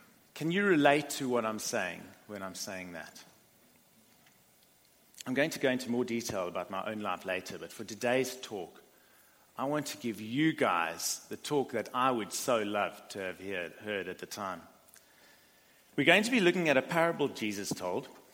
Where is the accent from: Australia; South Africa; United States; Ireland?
South Africa; Now, growing up in South Africa, I didn't actually have a particularly happy childhood.